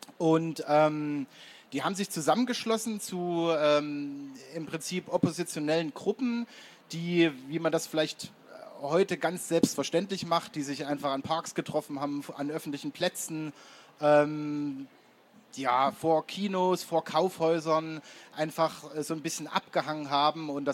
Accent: Leipzig, Saxony, Germany; Das heißt, ich als Leipziger, auch politisch interessierter Mensch, war völlig ahnungslos

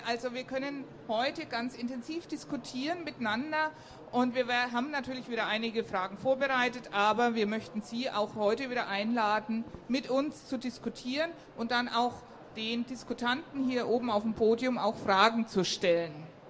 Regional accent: Bamberg, Bavaria, Germany; Ja, ich komme selber aus Bamberg auch. Da habe ich mal gewohnt, ja.

